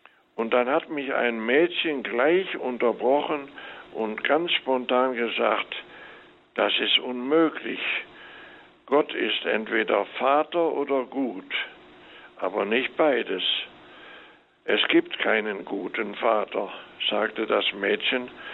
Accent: Rhineland, Germany; born there; Mal so gesagt, ich bin geborener Rheinländer.

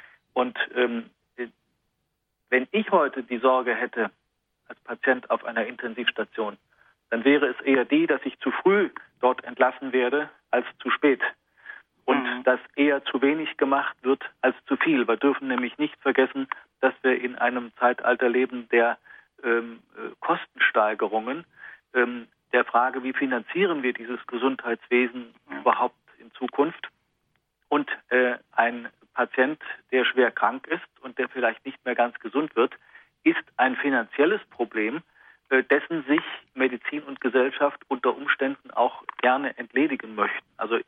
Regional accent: Chemnitz, Saxony, Germany; Ich komme aus Chemnitz.

